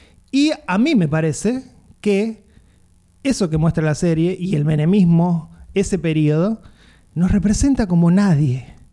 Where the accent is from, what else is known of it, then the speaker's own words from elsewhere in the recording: Argentina; lo que somos los argentinos